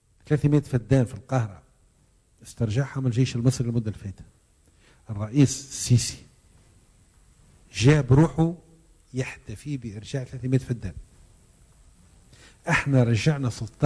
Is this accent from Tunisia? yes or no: yes; Tunisia; هو عندنا في تونس